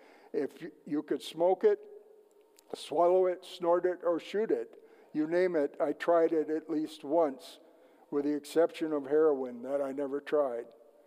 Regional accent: Embarrass, Minnesota, United States; also born or lived in International Falls; I was born in International Falls, Minnesota on March 17, 1953. And as a young child, we lived in Embarrass, Minnesota. I was raised in a typical American family.

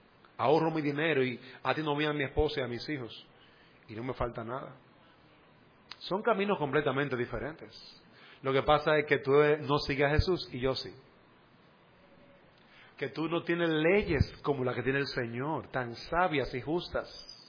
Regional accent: Dominican Republic; Yo soy un dominicano extraño. Yo no hago lo que hacen los dominicanos. Yo hago lo que dice Jesús en su palabra. Pero sigo siendo dominicano.

